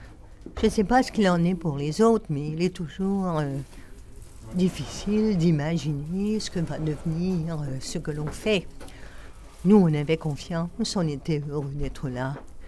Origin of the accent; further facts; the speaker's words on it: Quebec, Canada; Mais bon, c'est peut-être une question de mentalité. On a quand même, nous, les Québécois